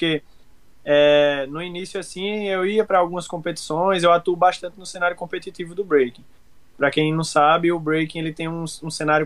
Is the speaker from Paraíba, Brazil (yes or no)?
yes; João Pessoa, Paraíba, Brazil; eu tenho 27 anos, sou natural de João Pessoa, na Paraíba, a capital lá do estado